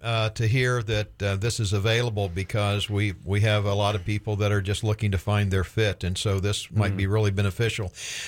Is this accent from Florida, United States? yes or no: yes; Hobe Sound, Florida, United States; Well, I'm a native, and I have a close friend. We grew up in Hope Sound together